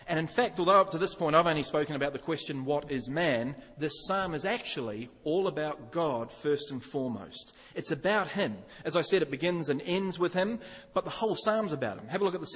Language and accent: English; New Zealand; I normally do it on my race, I'm a Kiwi, or my gender, I'm a male